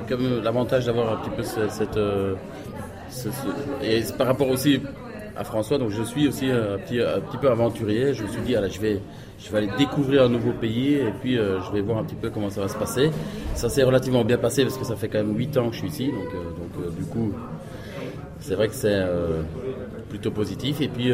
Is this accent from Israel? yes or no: no; Belgium; now in Ostrava, Czech Republic; Je suis belge.